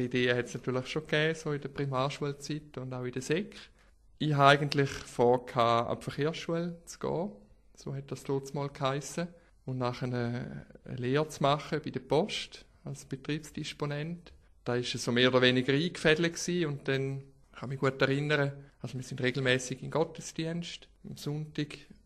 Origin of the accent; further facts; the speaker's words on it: Wil, St. Gallen, Switzerland; Also ich bin Jahrgang 1970, bin aufgewachsen in Wiel als Ältester von drei Brüdern. Meine Eltern kommen aus einfachen Verhältnissen, sind beide Krankenpfleger bzw. Pflegerin gewesen. Ja, und ich habe meine obligatorische Schulzeit in Wiel verbracht.